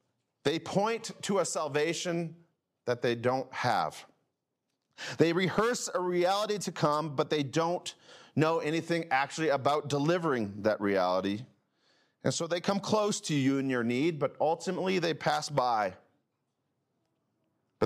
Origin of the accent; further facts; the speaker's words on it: Indiana, United States; growing up in Northeast Indiana.